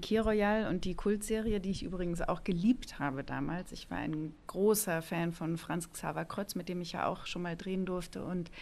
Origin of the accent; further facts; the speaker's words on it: Bavaria, Germany; weil ich komme ja aus Bayern.